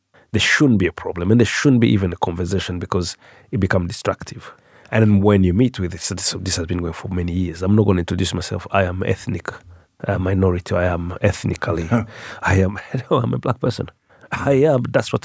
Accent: Rwanda; also born or lived in Congo; now in England, United Kingdom; my parents were a refugee in Congo because Rwanda were not welcomed at that time, and then came back to Rwanda in 1992, and then I came to England after that.

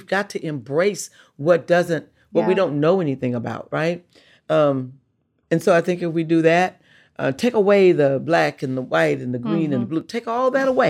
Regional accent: Port Arthur, Texas, United States; born there; I'm from the United States of America. I was born in Port Arthur, Texas on May 6, 1957.

